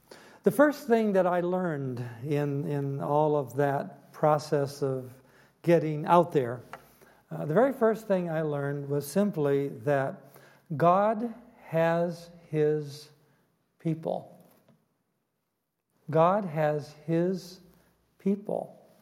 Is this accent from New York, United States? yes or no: no; Michigan, United States; born there; Even though I was born in Michigan, and some of you have held that against me, I know, all of these days.